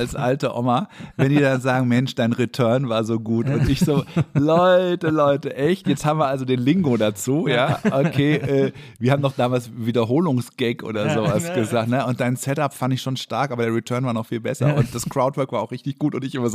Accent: Germany; wir mussten uns ja in London auch immer anpflaumen lassen als Deutsche

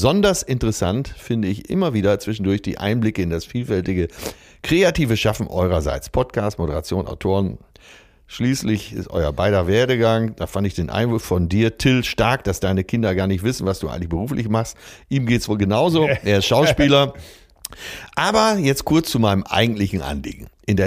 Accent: Bochum, North Rhine-Westphalia, Germany; born there; Ich bin als gebürtiger Bochumer durch und durch VfL Bochum-Fan

